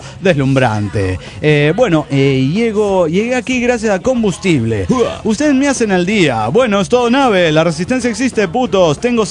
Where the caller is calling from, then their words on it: Buenos Aires, Argentina; de Buenos Aires, Argentina.